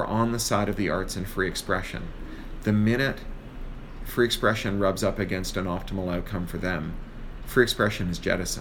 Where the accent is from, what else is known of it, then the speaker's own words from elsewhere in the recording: Toronto, Ontario, Canada; I grew up in Toronto, which like has a similar relationship to New York that Chicago has.